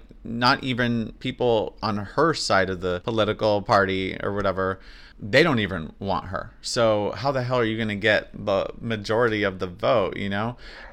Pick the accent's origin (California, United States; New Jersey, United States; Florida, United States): California, United States; And you know I love a strawberry. I'm from Ventura County. Shout out.